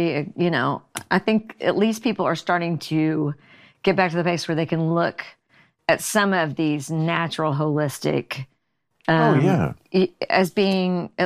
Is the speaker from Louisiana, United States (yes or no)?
no; Missouri, United States; now in Nashville, United States; No, I'm kidding. I'm from Missouri, yes.